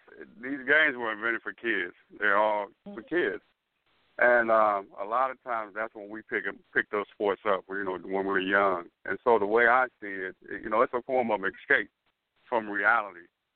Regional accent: Chicago, Illinois, United States; For example, I come from Chicago, and when I grew up there

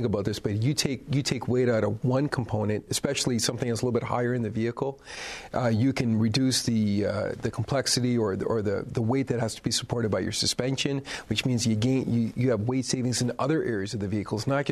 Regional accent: Canada; The first one, growing up in Canada, that was Canada's favorite roadside monument.

